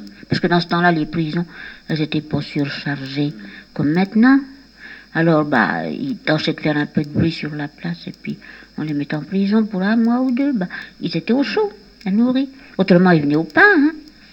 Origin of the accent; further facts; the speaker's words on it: Centre-Val de Loire, France; Nous, on est encore de la Touraine, c'est donc le premier fief de France.